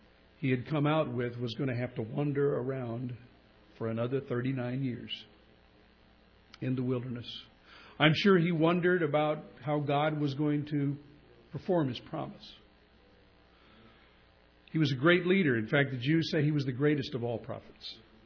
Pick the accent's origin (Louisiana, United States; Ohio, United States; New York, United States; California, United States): California, United States; Pasadena; I grew up in Pasadena, in Glendale, which is kind of in the middle of the San Gabriel Valley.